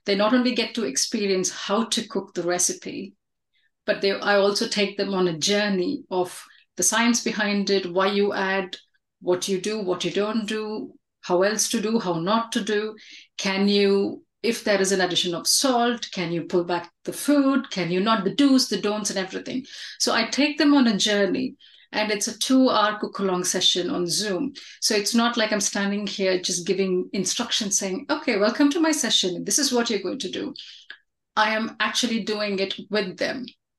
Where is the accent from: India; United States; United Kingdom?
India; I come from India and I teach